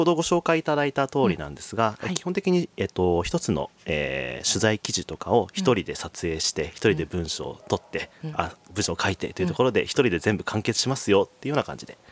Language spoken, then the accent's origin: Japanese; Nagaoka, Niigata, Japan; 出身は新潟県の長岡市っていうところなんですね